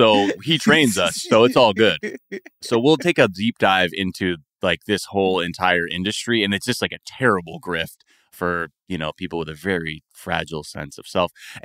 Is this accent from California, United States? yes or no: yes; Los Angeles, California, United States; I'm from the San Fernando Valley in LA where we have no seasons.